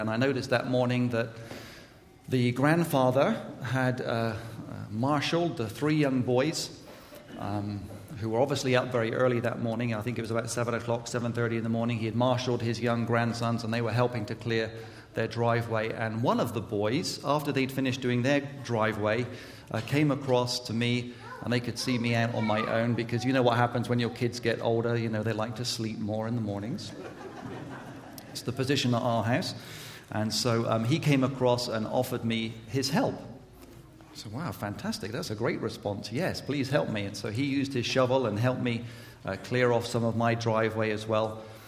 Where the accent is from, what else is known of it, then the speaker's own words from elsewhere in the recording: England, United Kingdom; now in United States; I'm from England. I can't vote, okay? Even though I've got my green card, I can't vote.